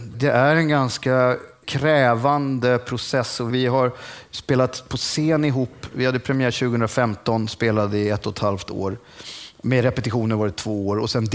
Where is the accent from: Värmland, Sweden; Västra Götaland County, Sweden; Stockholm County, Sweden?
Stockholm County, Sweden; Lidingö; Jag kommer från Lidingö, från de sämre delarna av Lidingö.